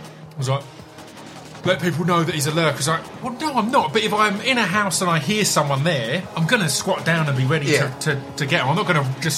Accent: England, United Kingdom; Because I'm English. I'm not American.

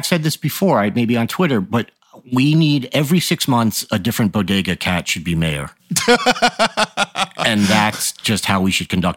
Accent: New York City, New York, United States; I just want to say, as a New Yorker, we need to stop having mayors.

